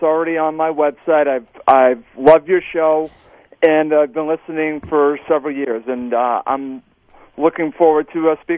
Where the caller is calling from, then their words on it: Massachusetts, United States; I live about 10 minutes from Gillette Stadium, where the New England Revolution play. I'm in Massachusetts.